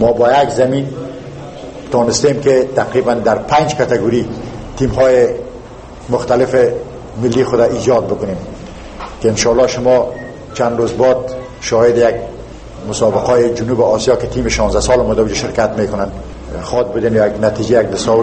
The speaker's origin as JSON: {"language": "Persian", "country": "Afghanistan", "said": "ما به مو غیرت شامت افغانی خود، ما میخواییم فوتبال بکنیم، ورزش بکنیم."}